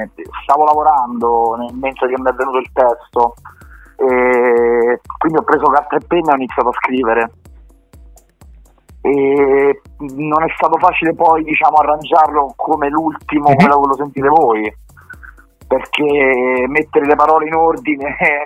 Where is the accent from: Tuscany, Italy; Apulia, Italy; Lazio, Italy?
Lazio, Italy; San Felice Circeo; qui al mio paese, a San Felice Circeo